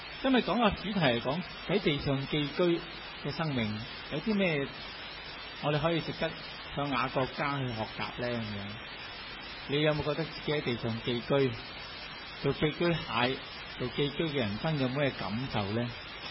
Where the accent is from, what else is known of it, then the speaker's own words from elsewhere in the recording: China; 你知道我哋中国人呢